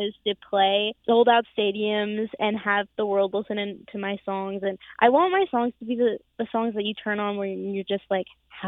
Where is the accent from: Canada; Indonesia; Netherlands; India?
Canada; St. John's, Newfoundland and Labrador; now in Nashville, United States; I am from St. John's, Newfoundland.